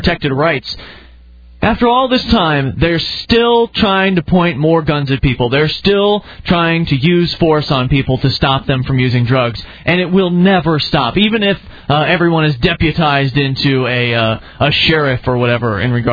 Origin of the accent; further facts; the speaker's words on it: United States; Well, I am an American, and I have some sort of semblance of an idea of what this country was founded upon.